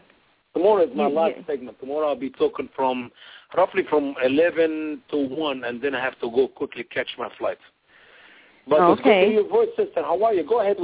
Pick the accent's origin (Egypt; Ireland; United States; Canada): Egypt; English is a second language; I can take this evidence and their references to my home country, Egypt